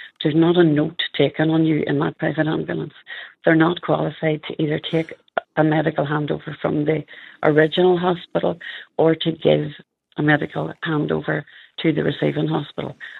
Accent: Northern Ireland, United Kingdom; I'm from Fermanagh, so obviously those are to Derry.

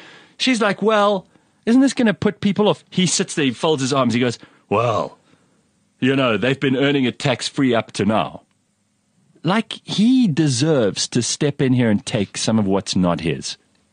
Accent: South Africa; Even if it is, maybe it's one of the few advantages left to being South African, because there are few.

